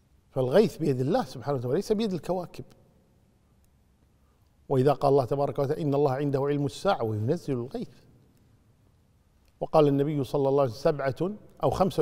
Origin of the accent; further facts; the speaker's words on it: Kuwait; حنا عندنا بالكويت يقول فلان قبسة أو فلان قبس علينا، القبسة هي البومة عندنا،